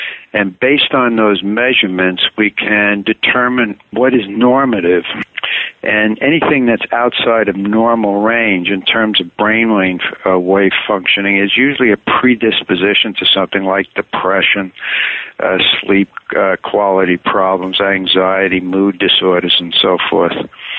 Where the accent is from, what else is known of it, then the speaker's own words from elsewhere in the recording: New York City, New York, United States; now in Vancouver, Canada; Well, I'm originally from New York City.